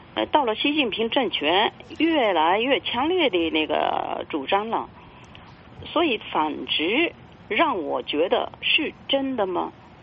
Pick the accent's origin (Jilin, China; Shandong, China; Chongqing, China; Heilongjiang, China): Jilin, China; Changchun; born there; 所以我是在吉林省长春出生的。